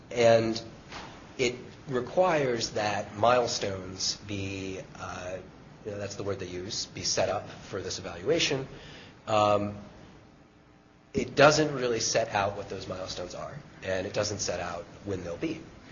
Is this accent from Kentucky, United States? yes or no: yes; Louisville, Kentucky, United States; I'm thinking my hometown paper, I know the Louisville Courier Journal posts municipal salaries on the website.